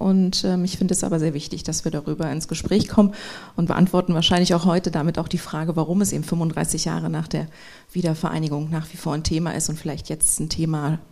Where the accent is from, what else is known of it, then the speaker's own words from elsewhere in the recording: Tangerhütte, Saxony-Anhalt, Germany; Ich bin in Tangerhütte aufgewachsen. Das ist eine Kleinstadt ganz im Süden der Altmark